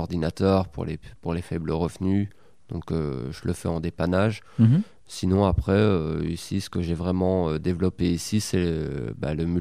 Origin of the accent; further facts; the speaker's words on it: Belgium; now in France; moi, je suis pas concerné, je suis belge.